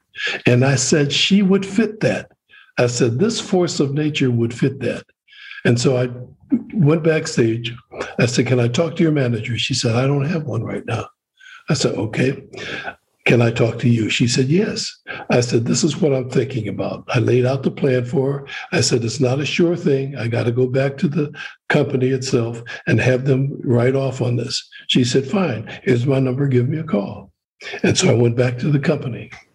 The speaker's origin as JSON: {"language": "English", "town": "Detroit", "region": "Michigan", "country": "United States", "said": "I said, well, I know a little bit about … We're both from Detroit"}